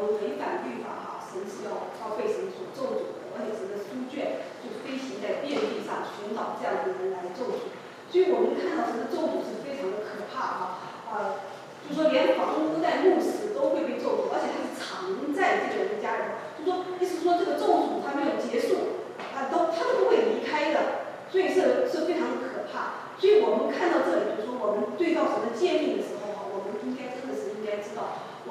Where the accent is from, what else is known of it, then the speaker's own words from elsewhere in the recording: China; 其实呢就有点像我们中国人以前用的那个斗